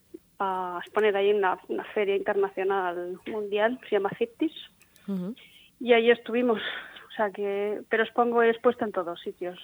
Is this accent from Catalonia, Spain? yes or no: yes; Barcelona, Catalonia, Spain; Pues yo es que me crié en Barcelona